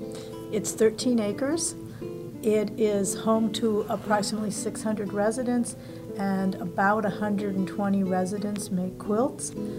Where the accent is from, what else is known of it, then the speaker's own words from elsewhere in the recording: Colorado, United States; I'm from Gilpin County, Colorado.